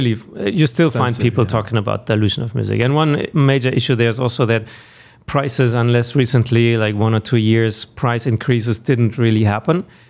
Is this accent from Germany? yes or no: yes; Germany; English is a second language; I mean, I grew up in Germany and I had to count my coins in the record shop